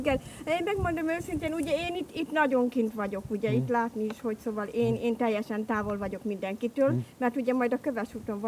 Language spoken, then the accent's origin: Hungarian; Heves, Hungary; also born or lived in Besenyőtelek; én Besenyőtelken születtem, de kimondott a hevesinek tartom magamat.